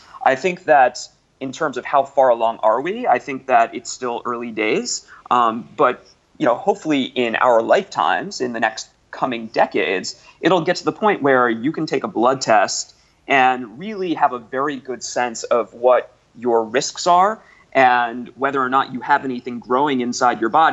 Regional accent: United States; And as an American, I would certainly love to see more public investment in genomics and precision medicine in my country.

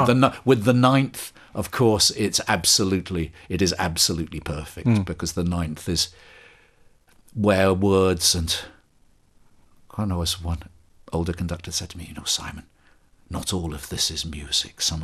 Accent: United Kingdom; As a Brit, the music is so loved, and we never stopped playing it. So it's from my childhood.

